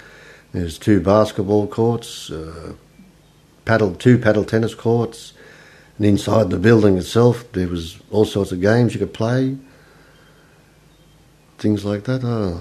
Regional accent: Millers Point, New South Wales, Australia; there was a lot to do because of the wharves, and that was our main playground.

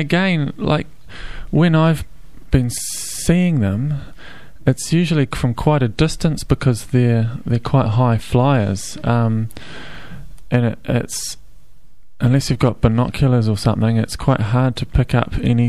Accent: Auckland, New Zealand; I may have heard them growing up in Auckland, but I was unfamiliar with their sound.

